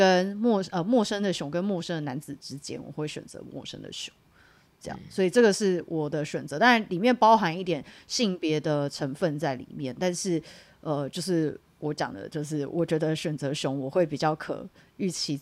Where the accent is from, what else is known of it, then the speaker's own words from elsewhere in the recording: Yunlin County, Taiwan; 我是梦到我们云林老家失火